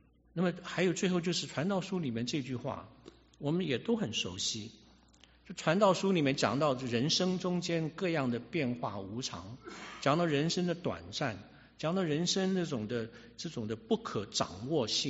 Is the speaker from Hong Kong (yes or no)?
no; Taiwan; 我大家都知道我是台湾出生长大的，在台湾出生长大的教育里面呢，我们那个时候就50年代的时候出生长大的人